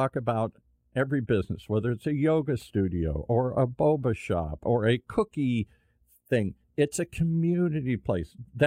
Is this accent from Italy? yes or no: no; Ireland; I had an Irish pub because I'm Irish